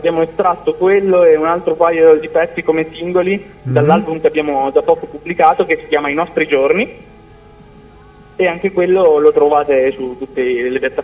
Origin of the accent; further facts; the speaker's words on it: Parma, Emilia-Romagna, Italy; veniamo tutti da Parma.